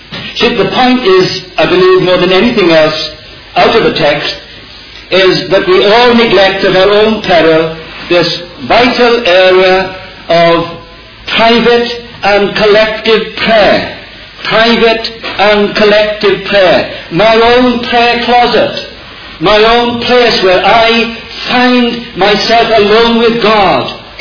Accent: Wales, United Kingdom; And I'm Welsh anyway, so I have every right to be moody.

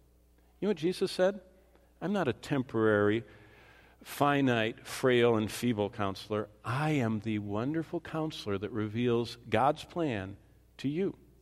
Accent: Haslett, Michigan, United States; when I was growing up in Hazlitt in Lansing, Michigan, at one of the suburbs

